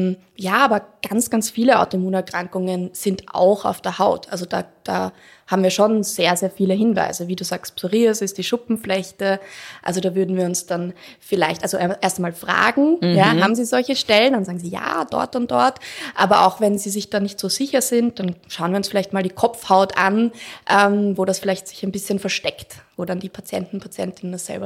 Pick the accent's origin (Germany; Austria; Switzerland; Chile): Austria; Bei uns in Österreich